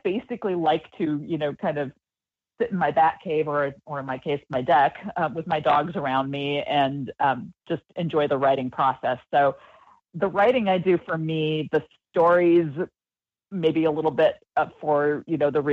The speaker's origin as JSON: {"language": "English", "region": "West Coast", "country": "United States", "tie": "born or raised there", "said": "I grew up on the West Coast, but I spent a lot of time going back to the Midwest and visiting extended family."}